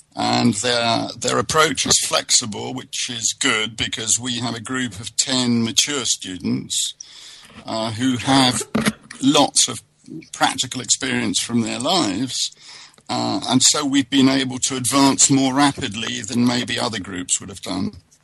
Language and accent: English; London, United Kingdom; I'm originally from London.